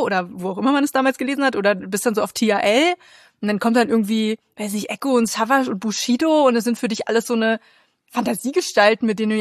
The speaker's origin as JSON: {"language": "German", "region": "Brandenburg", "country": "Germany", "said": "Und ich kam halt, oder ich komme aus Brandenburg. Das heißt, Berlin war nicht so weit weg."}